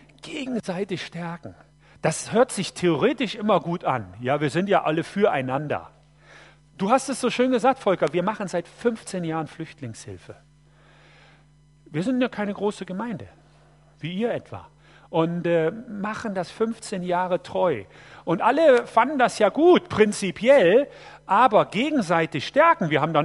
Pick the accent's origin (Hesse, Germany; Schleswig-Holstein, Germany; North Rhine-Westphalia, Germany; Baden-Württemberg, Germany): North Rhine-Westphalia, Germany; Ich bin geboren und aufgewachsen am Niederrhein in Nordrhein-Westfalen. Das ist katholisch, streng katholisch, war aber nicht gläubig.